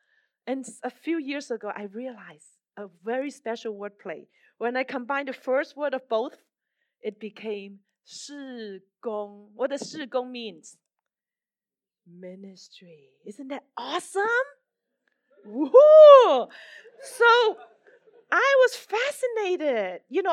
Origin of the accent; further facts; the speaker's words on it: Hong Kong; I was born in Hong Kong, came from Hong Kong.